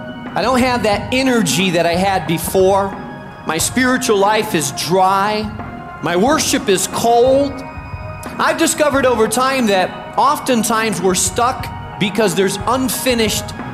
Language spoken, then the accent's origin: English; Chicago, Illinois, United States; I mean, we're from Chicago, so we've all experienced in the middle of a bad, bad winter how your car gets stuck in an alley or in a parking space.